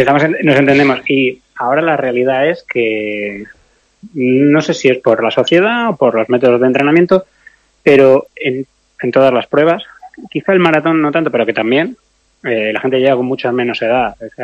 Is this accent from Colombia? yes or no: no; Móstoles, Community of Madrid, Spain; yo soy un chaval de Madrid, de Móstoles